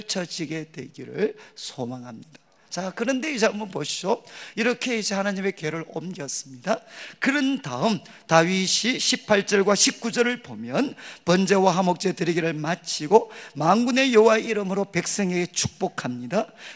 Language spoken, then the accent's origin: Korean; Daegu, South Korea; 저는 고향이 대구고 그리고 이제 서울에서 대구 내려올 때